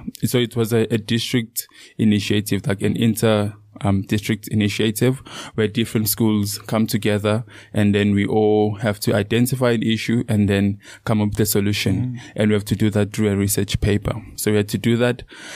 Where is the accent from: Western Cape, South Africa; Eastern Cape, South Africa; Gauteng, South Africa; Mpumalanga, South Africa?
Mpumalanga, South Africa; Leandra; now in Secunda, South Africa; That was my life growing up in Leandra. So for someone that grew up in Leandra, there's a place called Secunda. It's a city or a town 30 minutes away from Leandra, and that's where I stay now.